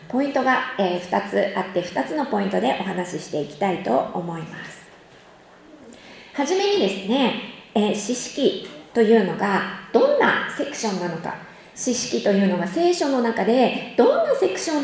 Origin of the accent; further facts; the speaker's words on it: Tochigi, Japan; now in Nagoya, Japan; 出身はですね、日本でも影が薄いって言われてしまう栃木県出身です。名古屋駅近くのキリスト聖書神学校へ通うために約11年くらい前ですかね、栃木県から